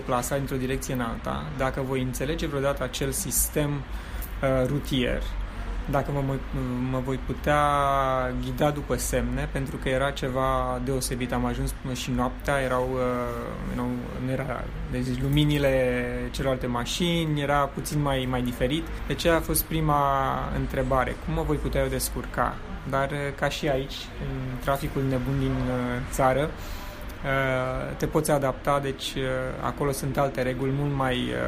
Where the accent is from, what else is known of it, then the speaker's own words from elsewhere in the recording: Romania; eu nu m-am simțit niciun fel dat deoparte pentru că provin din România